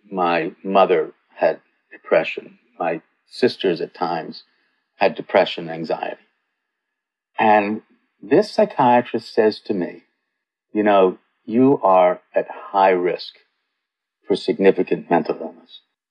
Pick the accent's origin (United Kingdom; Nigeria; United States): United Kingdom; England; also born or lived in Cape Town; I was born in Cape Town. I was growing up in England.